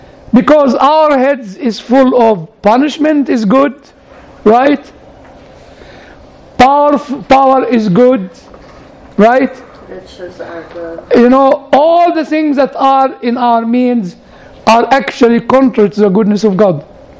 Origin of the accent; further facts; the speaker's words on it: United Kingdom; I said, "I'm British."